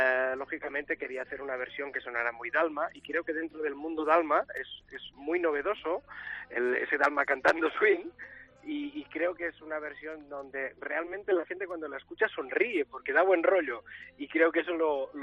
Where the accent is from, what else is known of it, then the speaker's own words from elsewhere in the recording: Spain; yo soy un cantante español que quiero cantar todas estas canciones en español